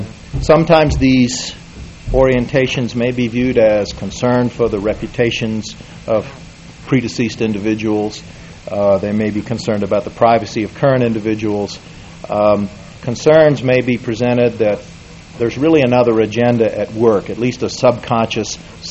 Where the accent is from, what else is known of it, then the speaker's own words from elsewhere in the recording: Deep South, United States; I grew up in the Deep South, and certainly the Civil War is portrayed down there.